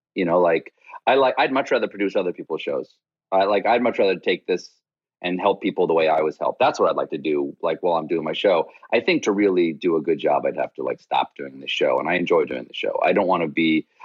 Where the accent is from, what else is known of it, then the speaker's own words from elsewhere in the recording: South Carolina, United States; I'm from South Carolina. All roads lead north from South Carolina.